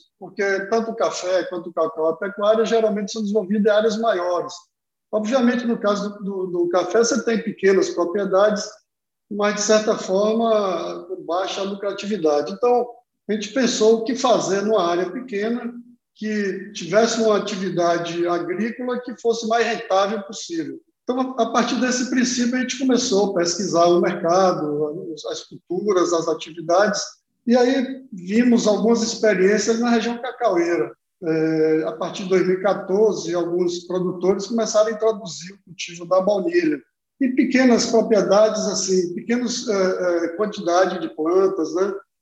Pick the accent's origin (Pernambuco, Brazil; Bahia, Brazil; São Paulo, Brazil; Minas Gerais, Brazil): Bahia, Brazil; Vitória da Conquista; nós somos originários da região de Vitória da Conquista, Itapetinga e ali nas proximidades de Ilhéus.